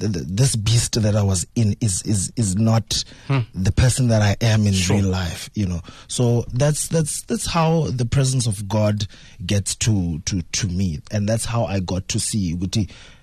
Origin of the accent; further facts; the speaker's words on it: Gqeberha, Eastern Cape, South Africa; also born or lived in East London; Actually, I'm from Gqeberha.